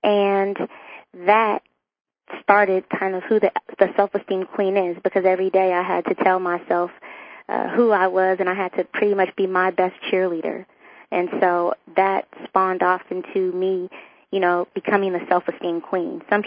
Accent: California, United States; Well, I grew up in the dot-com industry, which means that I came from the Bay Area.

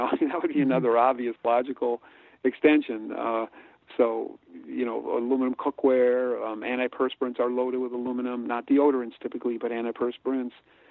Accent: Wisconsin, United States; I grew up in Wisconsin for 50 years.

